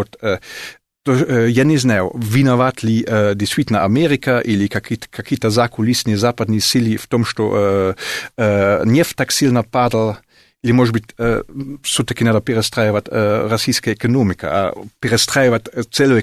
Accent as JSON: {"language": "Russian", "country": "Germany", "second_language": "Russian", "said": "Когда они слышат, что я немец, они всегда очень, ну, там, хорошо это воспринимают."}